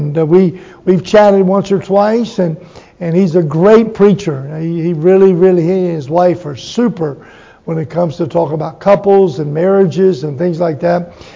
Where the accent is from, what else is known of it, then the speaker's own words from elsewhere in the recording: Virginia, United States; And we are from Virginia, just on the other side of the line. And so we're all from Virginia, amen?